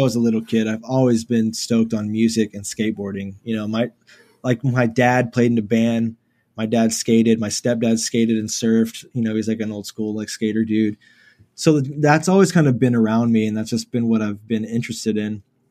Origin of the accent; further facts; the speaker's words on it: Houston, Texas, United States; So I grew up kind of in like the inner city, like maybe 10 minutes from downtown. That you could see the skyline from my house and stuff.